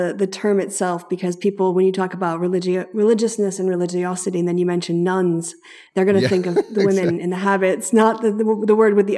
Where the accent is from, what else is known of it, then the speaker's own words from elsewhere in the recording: United States; what's particularly interesting to me as an American